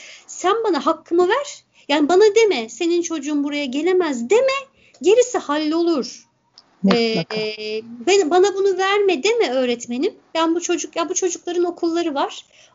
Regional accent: Ordu, Turkey; Ben şimdi kendi memleketimi söyleyeyim. Kimse darılmasın.

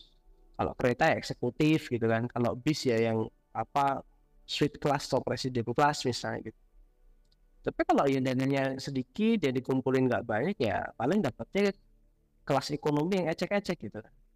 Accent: Surakarta, Central Java, Indonesia; Kampung halaman jenderal di mana? Di Solo. Kalau jenderal aslinya Solo, lahir di Solo, kota Solo.

